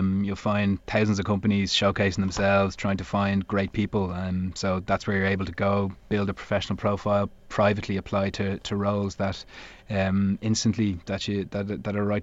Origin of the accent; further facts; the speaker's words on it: Ireland; We're from the Republic.